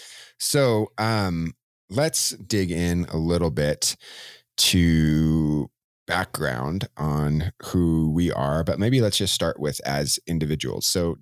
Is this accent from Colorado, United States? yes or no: yes; Vail, Colorado, United States; also born or lived in Austin, Texas; I was originally from Texas, Austin area of Texas, moved to Vail when I was going into fourth grade. So I grew up in Vail, really.